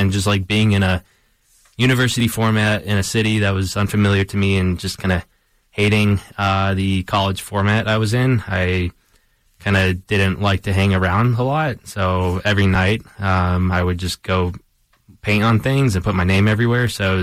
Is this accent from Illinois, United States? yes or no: yes; Chicago, Illinois, United States; I'm originally from Southwest Side Chicago. I grew up painting there and just like seeing like graffiti everywhere I was from, because the neighborhood I'm from is Pilsen, and it's just like this very historic Chicano community that's just covered in graffiti.